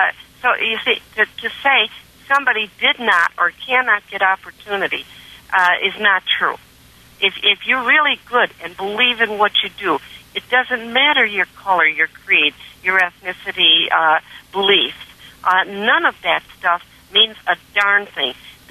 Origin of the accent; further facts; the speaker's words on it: United States; born there; Look, I was born in America. I am an American.